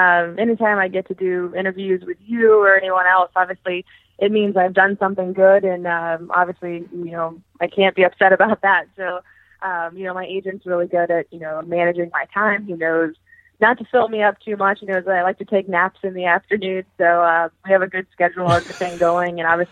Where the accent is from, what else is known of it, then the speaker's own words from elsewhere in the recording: United States; You know, being an American player, I root for all the Americans really hard.